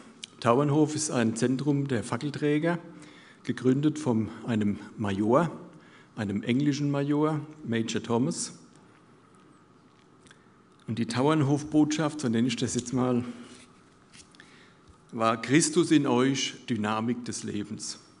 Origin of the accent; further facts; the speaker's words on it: Gronau, Germany; Und als ich dann in den Jugendkreis gekommen bin bei uns in Gronau